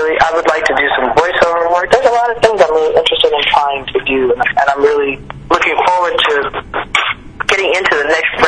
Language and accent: English; Chicago, Illinois, United States; From Chicago, and Shane Park is one of those places I've played many, many times.